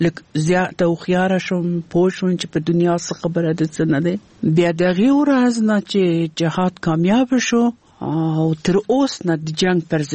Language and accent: Pashto; Kabul, Afghanistan; born or raised there